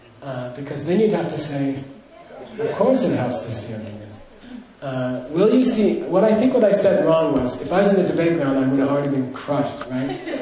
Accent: United States; I'm American, I speak English, you know?

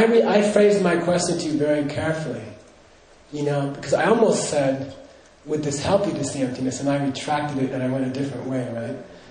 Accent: United States; I'm American, I speak English, you know?

